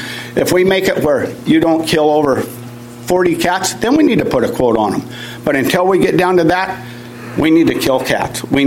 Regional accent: Caldwell, Washington, United States; Okay, great. … from Caldwell, Washington.

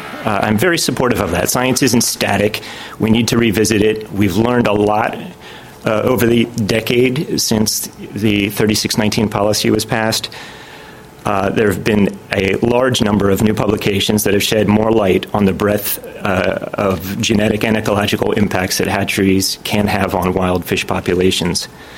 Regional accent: Scotland, United Kingdom; I'm also Scottish.

